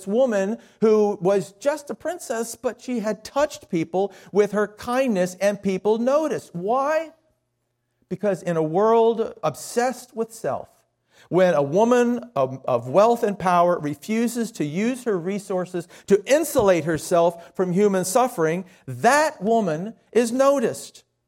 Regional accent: United States; I mean, I got to admit, I'm an American.

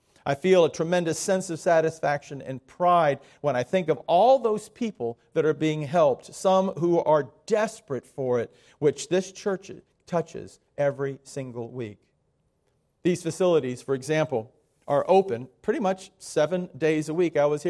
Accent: Miami, Florida, United States; I grew up in Miami. I know that area very well.

